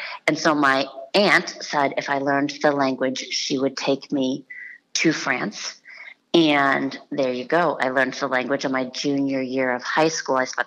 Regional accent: Cleveland, Ohio, United States; I grew up in Cleveland, and I admit it.

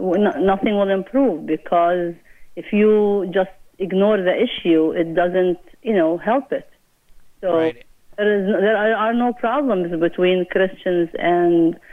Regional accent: United States; I am an American citizen too

